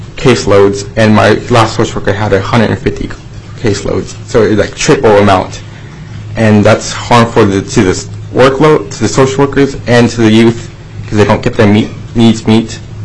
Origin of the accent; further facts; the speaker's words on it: Anchorage, Alaska, United States; I'm from Anchorage, Alaska, 20 years old.